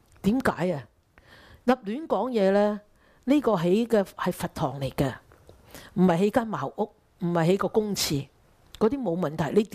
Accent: China; 我哋中國人講乜嘢？咩咩咩火燒三千丈啊！

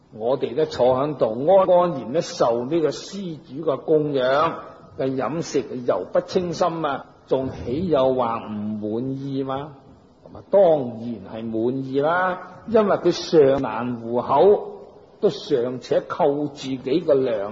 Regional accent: Hong Kong; born there; 因为我个乡下近到香港咧就好近嘅啫，响深圳过啲就系噶啦。咁所以我虽然咧我本人就香港出世啊

